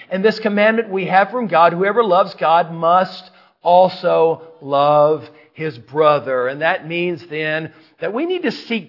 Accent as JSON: {"language": "English", "region": "Mississippi", "country": "United States", "tie": "born or raised there", "said": "I grew up in Mississippi. A lot of summers, we would go to a state park in Grenada, Mississippi, 2.5 hours away."}